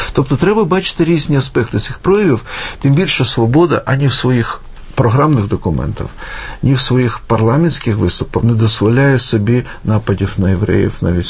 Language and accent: Ukrainian; Western Ukraine, Ukraine; Я сам з Західної України